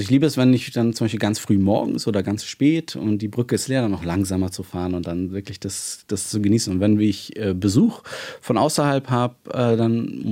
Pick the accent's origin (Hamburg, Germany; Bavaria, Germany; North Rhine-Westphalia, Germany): Hamburg, Germany; komme ich eher aus dem Süden, ich bin Harburger Jung, also ich bin Harburg groß geworden und ich bin eigentlich nur per Zufall nach Wilhelmsburg gezogen